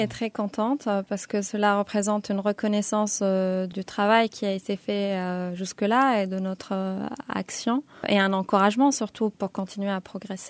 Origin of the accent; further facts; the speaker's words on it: Berkane, Oriental, Morocco; En fait, je viens de cette ville. Je suis originaire de la ville de Berkane.